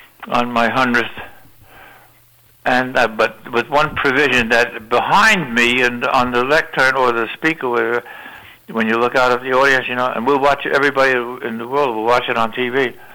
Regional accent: Brooklyn, New York, United States; I'm from Brooklyn originally.

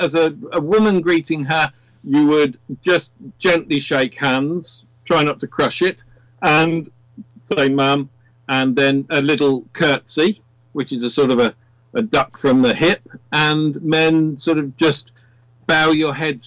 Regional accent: London, United Kingdom; born there; accent: neutral; also born or lived in Midlands / South of England; I speak with a very neutral accent. I was born in London, lived in the Midlands, and then lived in the south of England. So mine is not what they call received pronunciation

